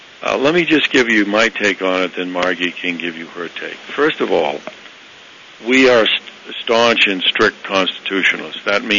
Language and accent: English; Boston, Massachusetts, United States; we're from the Boston area originally. Secondly, we intend to move to Maine.